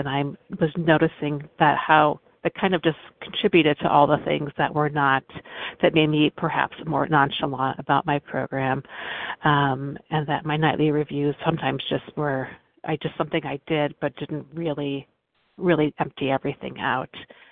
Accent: Midwest, United States; And in our house, here in California, it's not that cold. I'm from the Midwest.

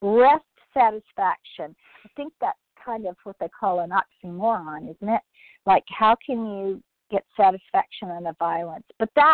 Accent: California, United States; from Southern California

